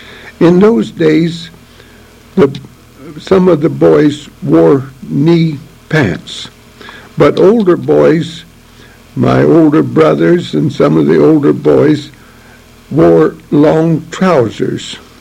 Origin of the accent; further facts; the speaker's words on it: Joliet, Illinois, United States; also born or lived in Lexington, Illinois; I was born in Lexington, Illinois, in 1893, and my family moved to Joliet when I was about 3 years old